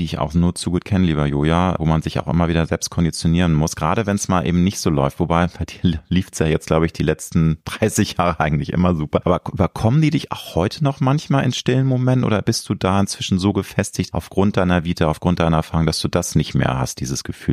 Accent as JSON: {"language": "German", "region": "Hamburg", "country": "Germany", "said": "Ich bin ja auch Hamburger Jung"}